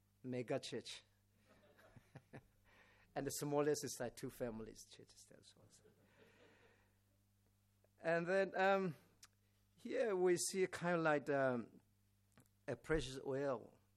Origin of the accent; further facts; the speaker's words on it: Myanmar; English is a second language; now in Australia; So we don't feel like as we come from Burma and we are a stranger. So we become like Aussie.